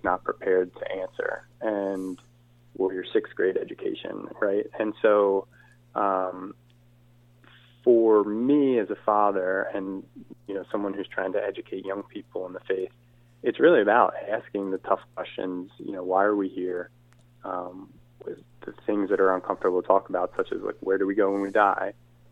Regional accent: Flourtown, Pennsylvania, United States; you grew up in Glenside, I grew up in Flowertown, you know, everyone wants to be Irish Catholic, right?

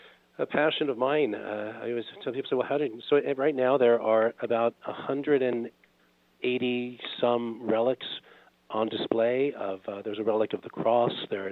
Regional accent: Brooklyn, New York, United States; But the first relic I ever saw was when I was in fourth grade, and I'm from Brooklyn, New York.

